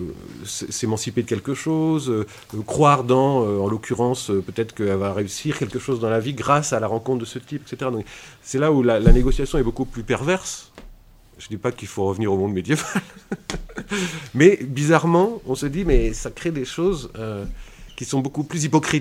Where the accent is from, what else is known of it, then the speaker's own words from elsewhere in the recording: Brest, Brittany, France; j'ai grandi à Brest, par exemple, donc déjà une ville de province.